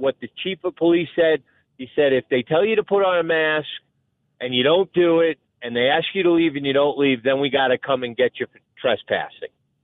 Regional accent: Brooklyn, New York, United States; I grew up in Brooklyn, so I got tons of friends.

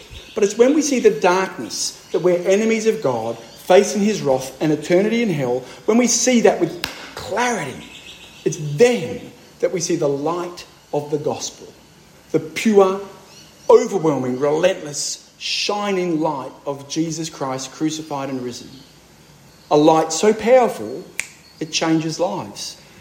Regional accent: Sydney, New South Wales, Australia; I grew up in Sydney. I'll finish with this, my friends. I grew up in, not just in Sydney, but in the centre of the city, a suburb called Newtown.

